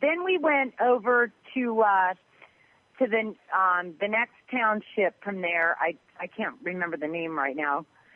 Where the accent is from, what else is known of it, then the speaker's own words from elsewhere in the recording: California, United States; I grew up in California.